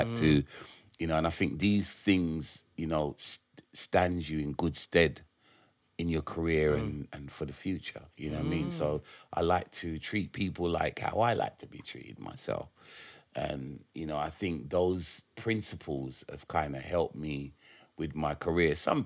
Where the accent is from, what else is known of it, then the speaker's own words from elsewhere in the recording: United Kingdom; when my parents came to left Jamaica, them growing up in Jamaica, basically, and then leaving Jamaica, coming to England, having me, my two sisters, and us growing up in the UK